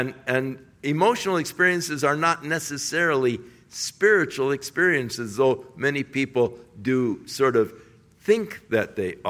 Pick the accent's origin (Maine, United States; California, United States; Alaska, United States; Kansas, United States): California, United States; Ventura; And I grew up in Ventura. I knew this guy.